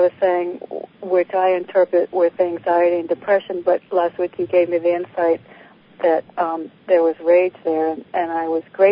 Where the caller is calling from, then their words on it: Connecticut, United States; I'm in Connecticut